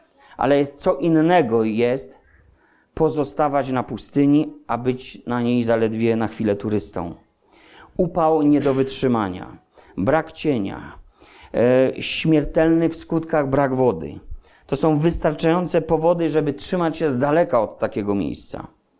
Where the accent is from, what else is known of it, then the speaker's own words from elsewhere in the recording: Silesian Voivodeship, Poland; No wiecie, ja ze Śląska, morze, a dla niego?